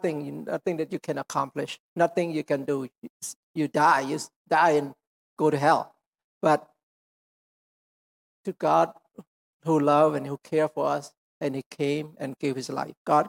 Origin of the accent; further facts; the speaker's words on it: United States; they still, because they know that we come from America, and the way we carry ourselves